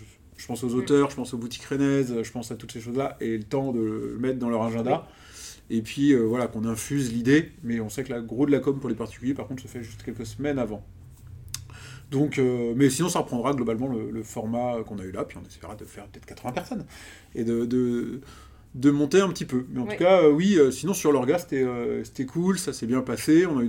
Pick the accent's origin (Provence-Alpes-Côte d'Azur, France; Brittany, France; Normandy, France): Brittany, France; Rennes; Donc nous on est rennais. Ouais. Ça se voit pas, on est à Rennes.